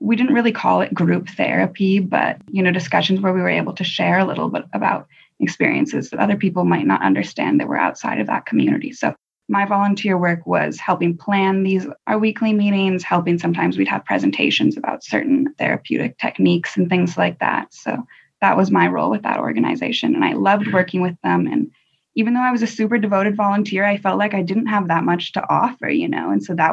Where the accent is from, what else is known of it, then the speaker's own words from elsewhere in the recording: Edmonds, Washington, United States; So I grew up in Edmonds, a suburb in the outside of Seattle.